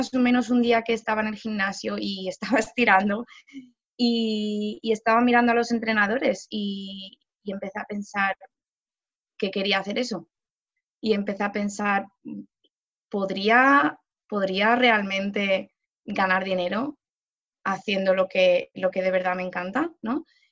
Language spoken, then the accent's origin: Spanish; Palma de Mallorca, Balearic Islands, Spain; soy original, soy española, soy nacida en Palma de Mallorca, es una isla en el Mediterráneo, y bueno, cuando era joven, con 20 añitos o así